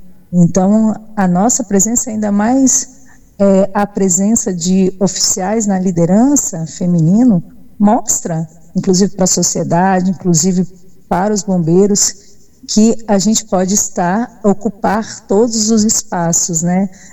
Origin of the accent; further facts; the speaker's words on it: Espírito Santo, Brazil; eu sempre sou capixaba, minha família é capixaba, e tive que sair, né, do nosso território, ir para Minas Gerais, um local que eu não conhecia ainda, e permanecer lá por 3 anos.